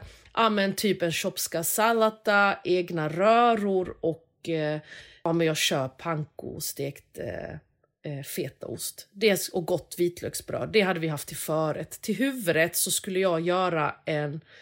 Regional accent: Sweden; trots mitt efternamn så kan jag liksom, så pratar jag svenska och jag är svensk.

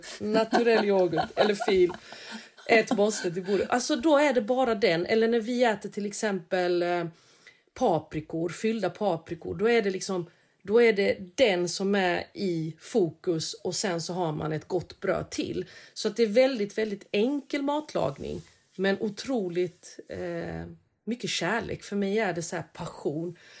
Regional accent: Småland, Sweden; born there; Svensk är man ju. Jag är ju van. Jag är ju född i Småland liksom.

